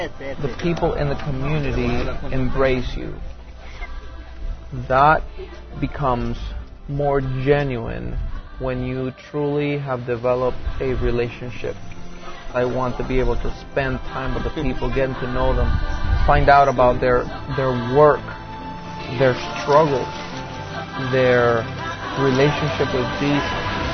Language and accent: English; Honduras; I was born in Honduras. I can remember growing up crossing river on my dad's back to rural areas in Honduras to preach the gospel.